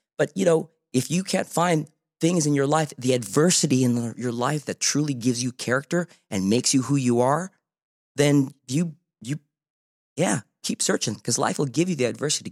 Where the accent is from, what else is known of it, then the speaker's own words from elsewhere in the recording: Macon, Georgia, United States; Hell no. I'm from Georgia.